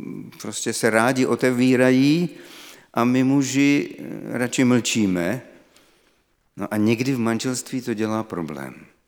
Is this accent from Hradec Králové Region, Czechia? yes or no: yes; Trutnov, Hradec Králové Region, Czechia; Já pocházím z Trutnova, to je pod Krkonošema tam, a tam byly Sudety, takže ze Sudet pocházím.